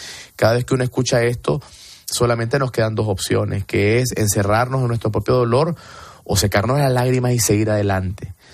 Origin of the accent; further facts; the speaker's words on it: Nicaragua; el trabajo que estamos haciendo como oposición nicaragüense es parte de la ecuación